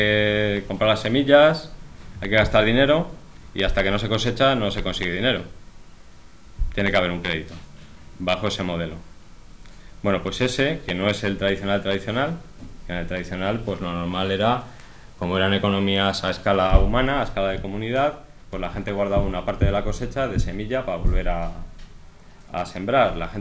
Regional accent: Castile, Spain; la zona donde soy yo, de Castilla, que está todo lleno de cereal, pero está vacío de gente

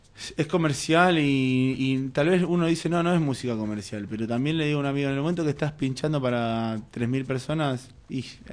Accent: Rosario, Santa Fe, Argentina; Bueno, te decía, como soy de Rosario

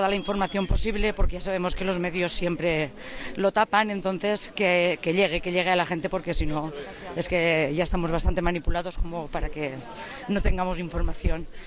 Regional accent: Valencian Community, Spain; Bueno, yo soy del País Valencia.

